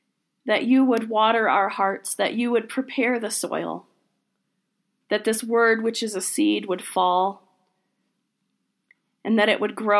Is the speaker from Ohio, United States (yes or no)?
no; Grand Rapids, Michigan, United States; I was born in Grand Rapids, Michigan. I lived in that city as a child and again in my 20s. My mom's side of the family is from West Michigan.